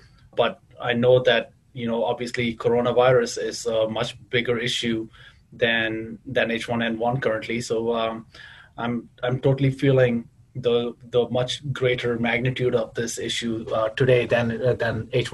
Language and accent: English; Chicago, Illinois, United States; the queer community that I grew up with in Chicago